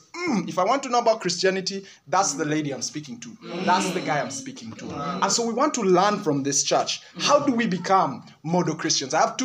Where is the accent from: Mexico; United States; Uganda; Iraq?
Uganda; English is a second language; So I come from Uganda, and I studied, and we got into COVID